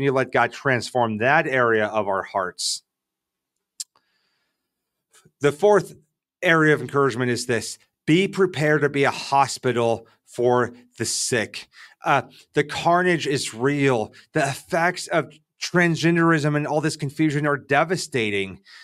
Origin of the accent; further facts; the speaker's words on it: Nebraska, United States; Growing up in Nebraska, a lot of people's identity was in farming and ranching.